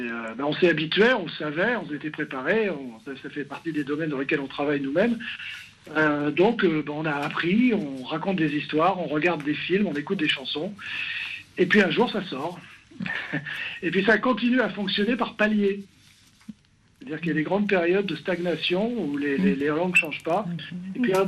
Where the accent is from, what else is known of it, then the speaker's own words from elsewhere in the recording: France; now in Prague, Czechia; Alors, je suis français, j'habite à Prague, effectivement.